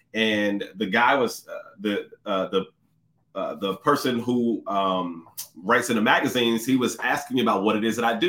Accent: Washington metropolitan area, United States; also born or lived in Pennsylvania; I'm from the DMV area.

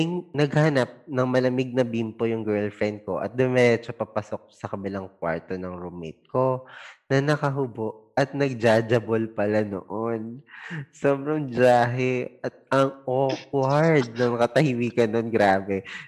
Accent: Central Luzon, Philippines; Bale, nagdo-dorm kasi ako noon since taga Pampanga ako. At sa Manila naman ako nag-aaral.

